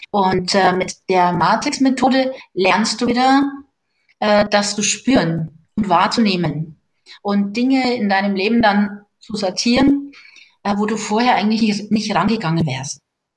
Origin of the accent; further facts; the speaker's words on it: Inzell, Bavaria, Germany; Und plötzlich war ein Seminar in Inzell ausgeschrieben und ich dachte, Upsala, das ist ja gleich in meiner Heimat, ja, bei mir um die Ecke.